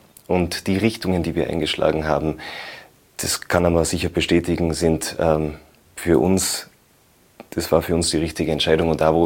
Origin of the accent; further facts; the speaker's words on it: Tyrol, Austria; Generell als Tiroler Schauspieler, als junger Tiroler Schauspieler bei den Volksschauspielen mitzuwirken, ist eine große Freude und eine große Ehre.